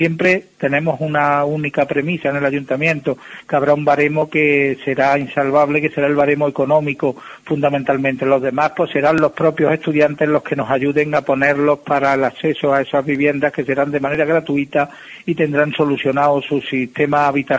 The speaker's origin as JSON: {"language": "Spanish", "town": "La Roda de Andalucía", "region": "Andalusia", "country": "Spain", "tie": "born or raised there", "said": "llevarse los recursos de los vecinos y vecinas de mi pueblo, de Andalucía y de España"}